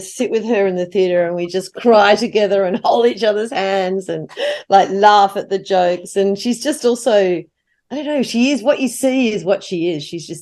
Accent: Australia; honestly, I need subtitles as an Australian.

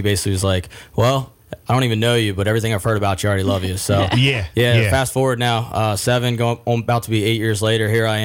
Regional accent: Milford, Delaware, United States; growing up in Milford, Delaware, I pretty much played all the way throughout, playing Little League and stuff like that.

